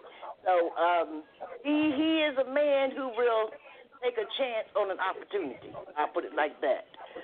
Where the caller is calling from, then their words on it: Oklahoma City, Oklahoma, United States; I'm calling in from Oklahoma City.